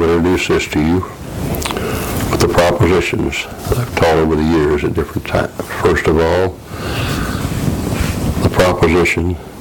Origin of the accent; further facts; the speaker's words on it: Deep South, United States; I grew up in the Deep South, what you would call the Southern culture, quite a few years ago now.